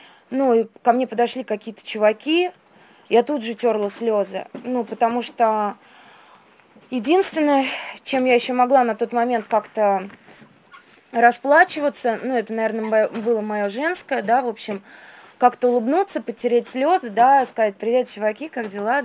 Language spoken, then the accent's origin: Russian; Moscow, Russia; Я выросла здесь, в Москве, и жила с бабушкой. Сперва жила с мамой, с папой до 5 лет, потом жила с бабушкой.